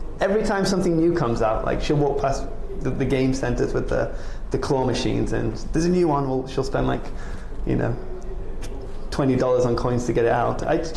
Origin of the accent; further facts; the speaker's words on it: England, United Kingdom; also born or lived in Australia; And we used to live in Australia, and in Australia, and I'm from England